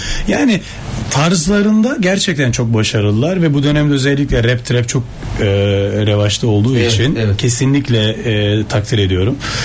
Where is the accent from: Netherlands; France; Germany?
Netherlands; Rotterdam, South Holland; also born or lived in Istanbul, Turkey; Tabii orada doğdum büyüdüm. Sonra bir 8 yıl İstanbul'da yaşadım. Böyle 18-19 yaşına falan geldim.